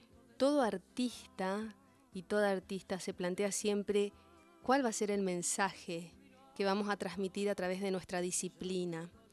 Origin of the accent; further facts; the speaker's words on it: Chaco, Argentina; tuve mi hija ahí en Resistencia Chaco, así que soy una formo chaqueña, pero bien norteña.